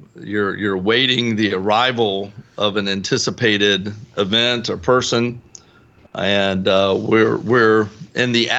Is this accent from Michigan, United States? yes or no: no; South Carolina, United States; now in Virginia, United States; I'm from South Carolina, so I'm not used to this Northern Virginia weather.